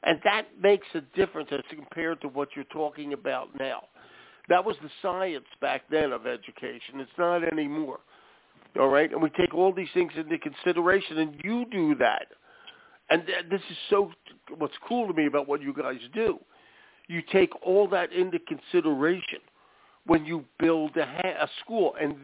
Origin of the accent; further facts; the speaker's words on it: Philadelphia, Pennsylvania, United States; I grew up in Philadelphia.